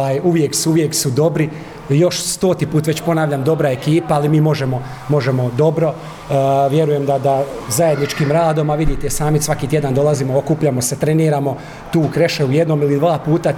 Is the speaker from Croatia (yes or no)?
no; Orašje, Federation of Bosnia and Herzegovina, Bosnia & Herzegovina; inače sam jel rodom iz Orašja